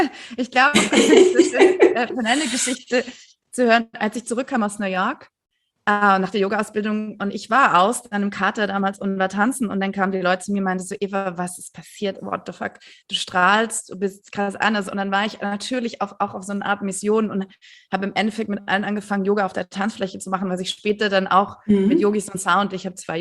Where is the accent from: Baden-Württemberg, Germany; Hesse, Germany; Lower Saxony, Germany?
Baden-Württemberg, Germany; Stuttgart; now in Berlin, Germany; Ich bin in Stuttgart aufgewachsen.